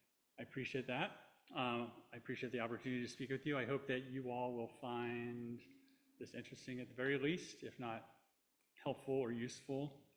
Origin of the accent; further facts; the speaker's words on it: Maryland, United States; moved away as an adult; also born or lived in Washington, D.C. / Northern Virginia; So I was born in 1970 in Washington, D.C. I grew up in the suburbs of Maryland outside of D.C., Baltimore, in Northern Virginia. I moved out to California and to the San Francisco Bay Area in 1991 when I was 21.